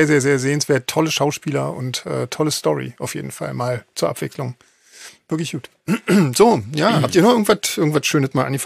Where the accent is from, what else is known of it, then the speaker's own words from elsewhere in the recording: East Germany, Germany; Nein, wir sind aus der DDR.